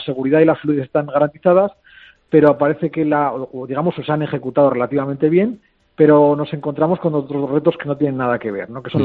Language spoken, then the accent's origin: Spanish; Gijón, Asturias, Spain; born there; also born or lived in Madrid; Mi DNI pone que nací en Gijón, en Asturias, que vivía en Madrid, pero que poco a poco voy viviendo en un pueblo de Salamanca. Fuentes de Berlín